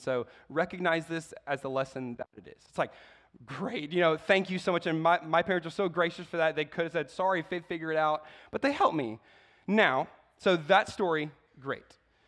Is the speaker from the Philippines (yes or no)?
no; Czechia; moved away as an adult; now in United States; I grew up in the Czech Republic. My parents were IMB missionaries over there. They still are. And when I was 18, I graduated high school, and I moved to the States.